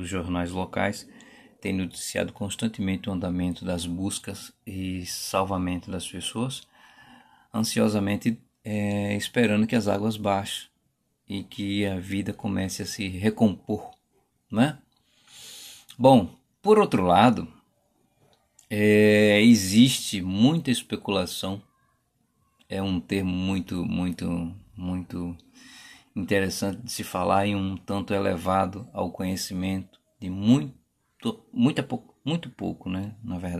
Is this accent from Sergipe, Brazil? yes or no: yes; Sergipe, Brazil; Eu sou do Nordeste, Sergipe, Nordeste aqui.